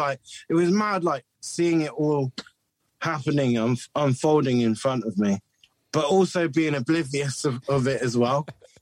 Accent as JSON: {"language": "English", "town": "Bristol", "region": "South West England", "country": "United Kingdom", "tie": "born or raised there", "said": "It was cool because I was brought up in the 90s in Bristol and it was like, you know, we were so lucky, but we didn't even know that we were lucky."}